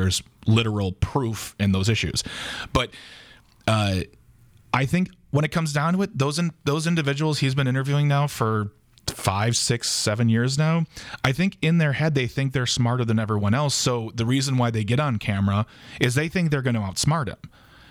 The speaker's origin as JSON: {"language": "English", "town": "Waukesha", "region": "Wisconsin", "country": "United States", "tie": "born or raised there", "said": "My hometown."}